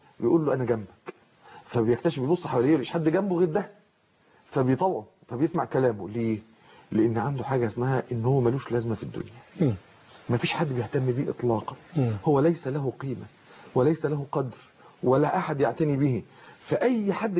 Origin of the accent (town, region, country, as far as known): Egypt